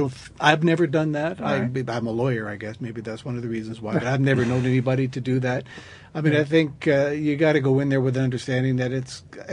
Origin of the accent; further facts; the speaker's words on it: Windsor, Ontario, Canada; Somebody, I'm from Windsor. There's certainly a lot of that down there.